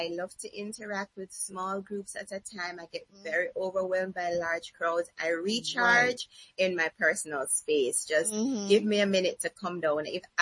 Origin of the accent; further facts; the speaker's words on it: Jamaica; I am from Jamaica. I currently reside in Jamaica. I was born and raised in Jamaica.